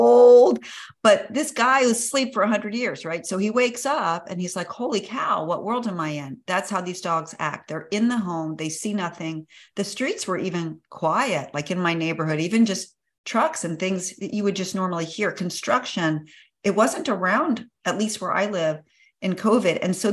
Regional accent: Daytona Beach, Florida, United States; I grew up on the beach. I grew up in Daytona Beach

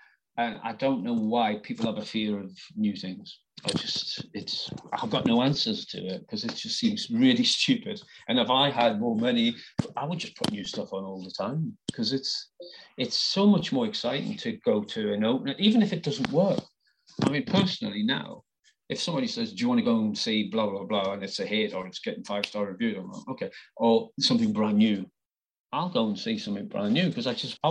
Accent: Gateshead, North East England, United Kingdom; I'm just an ordinary working class guy. And I come from Gateshead. I mean, I've not come from Eton or somewhere, you know.

